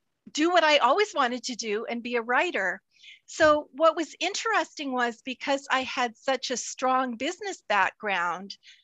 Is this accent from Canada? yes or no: yes; Canada; when I grew up in Canada, I always loved to write.